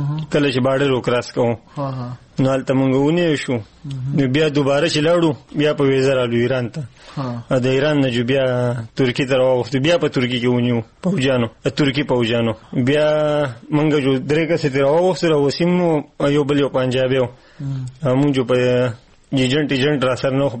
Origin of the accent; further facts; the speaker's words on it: Swat, Khyber Pakhtunkhwa, Pakistan; او ذل سواد سره به تعلق دی